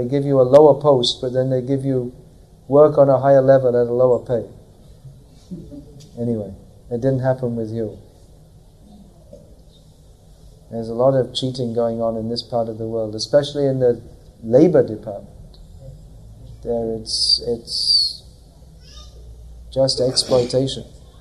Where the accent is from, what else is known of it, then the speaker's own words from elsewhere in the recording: United Kingdom; I'm from Britain, and even when I was a child, they imported more than 50% of their food.